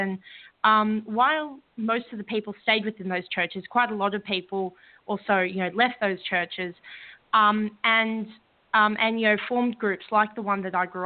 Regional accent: Sydney, New South Wales, Australia; born there; So I was born in October 91 in Sydney.

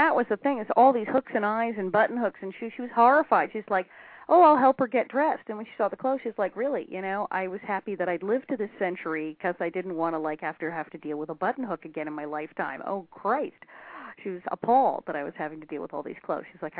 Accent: California, United States; I'm from California. I thought I was doomed.

